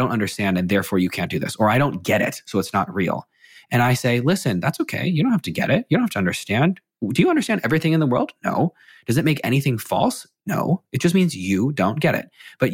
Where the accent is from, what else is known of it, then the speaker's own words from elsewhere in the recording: McLean, Virginia, United States; I use he, him, his pronouns. I'm 24 years old. I grew up in McLean, Virginia, right outside of DC.